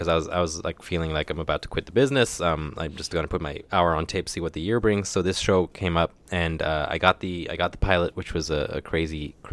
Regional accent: Ethiopia; now in United States; So I went in and I said, hey, man, I grew up in Ethiopia. I'm not Somalian.

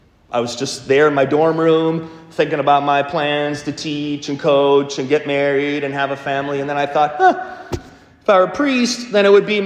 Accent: Milwaukee, Wisconsin, United States; but I grew up in Milwaukee, so he was a convert, by the way.

